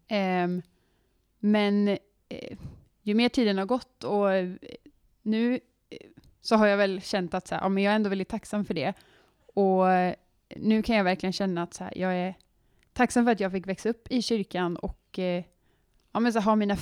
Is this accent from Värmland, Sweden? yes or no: no; Vänersborg, Västra Götaland County, Sweden; Jag är uppvuxen i kyrkan. I missionskyrkan i Vänersborg, där jag kommer ifrån.